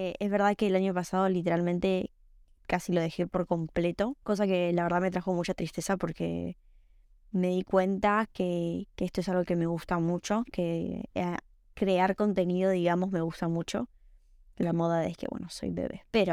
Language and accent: Spanish; Argentina; now in Barcelona, Spain; me cambié de país, ahora vivo, antes era, bueno, soy de Argentina y me vine para Barcelona